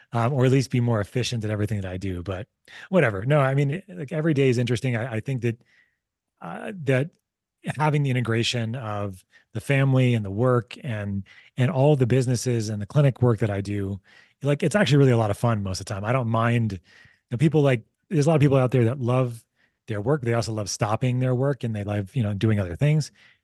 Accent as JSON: {"language": "English", "country": "United States", "said": "but I'm very American, you know, is what it comes down to, right?"}